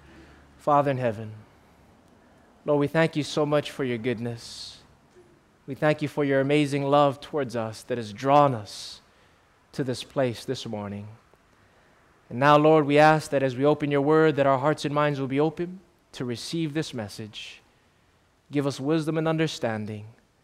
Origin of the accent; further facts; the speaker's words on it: Waianae, Hawaii, United States; I'm originally from Hawaii on Oahu, born and raised in Waianae, a local boy.